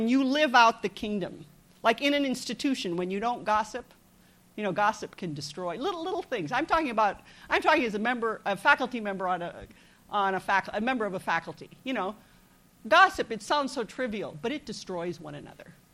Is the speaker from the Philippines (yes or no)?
yes; Philippines; I grew up in the Philippines, which was a country with had a dictator at that time, President Marcos.